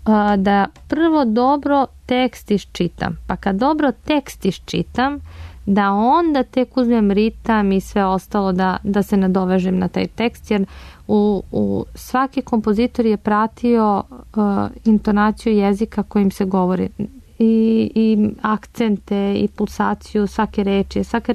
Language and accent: Serbian; Serbia; Pošto dolazim iz Srbije